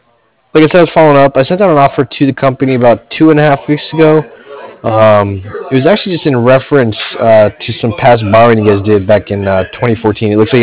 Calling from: Cardiff, Wales, United Kingdom; I'm calling from Cardiff.

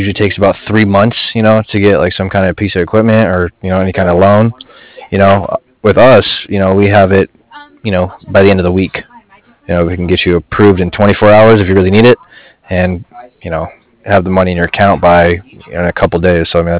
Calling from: San Diego, California, United States; I'm actually out in San Diego.

